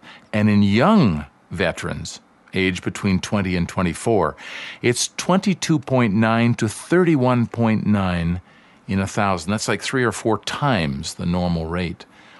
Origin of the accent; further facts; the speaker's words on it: Canada; I'm from Canada. Canada's a country that has everything